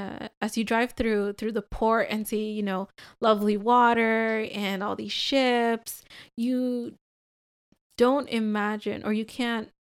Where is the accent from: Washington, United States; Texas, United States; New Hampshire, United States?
Washington, United States; Tacoma; So I'm from Tacoma